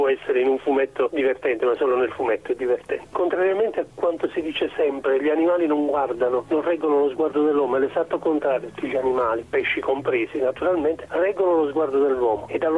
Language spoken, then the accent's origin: Italian; Bari, Apulia, Italy; born there; Io fin da piccolo sono nato a Bari, una città di mare